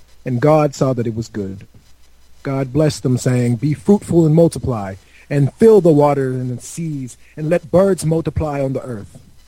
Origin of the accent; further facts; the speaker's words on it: Atlanta, Georgia, United States; I'm from Atlanta, Georgia. You know, so right there in the Bible Belt.